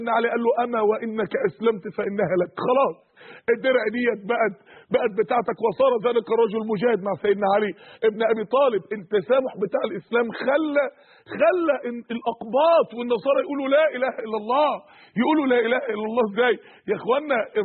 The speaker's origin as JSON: {"language": "Arabic", "country": "Egypt", "said": "انت مصري وانا مصري، دي بلدي ودي بلدك"}